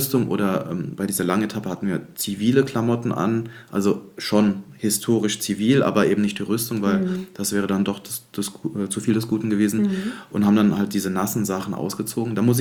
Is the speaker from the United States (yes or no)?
no; Neuwied, Rhineland-Palatinate, Germany; Dann, ich komme aus Neuwied